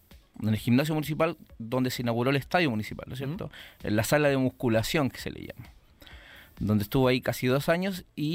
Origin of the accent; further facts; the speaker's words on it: San Joaquín, Santiago Metropolitan Region, Chile; Yo soy de acá de San Joaquín, de la población La Legua. Mis padres son de acá, todo, nacido y criado en La Legua también.